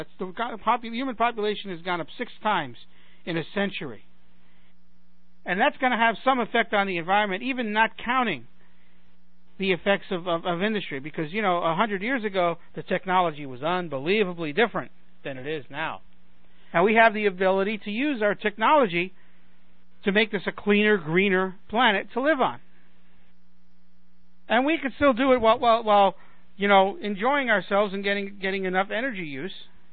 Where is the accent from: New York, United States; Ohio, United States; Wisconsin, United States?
New York, United States; now in Chicago, United States; when I grew up in New York, we had a lot of mom-and-pop stores